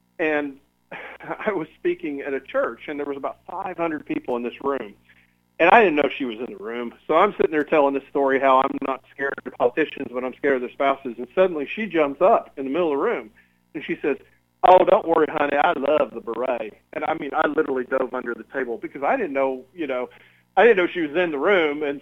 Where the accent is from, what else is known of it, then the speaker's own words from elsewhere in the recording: Atlanta, Georgia, United States; I mean, I'm from Atlanta, so I'm from the South.